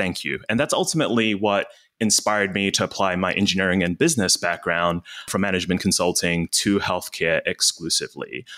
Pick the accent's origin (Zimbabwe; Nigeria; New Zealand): New Zealand; now in United States; I am from New Zealand at that moment in time. I was not a US citizen